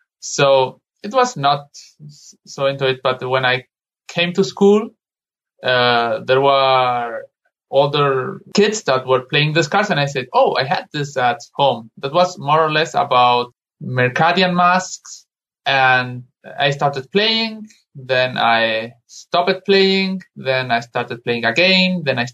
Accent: Madrid, Community of Madrid, Spain; Yeah, I'm born and raised here. I work as video editor.

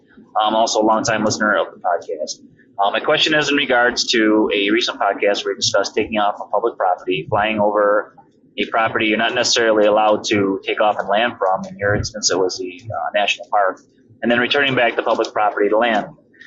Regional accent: New York, United States; I'm from Western New York.

